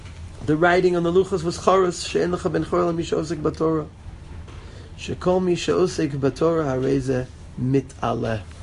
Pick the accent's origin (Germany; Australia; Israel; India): Israel; I'm from Israel.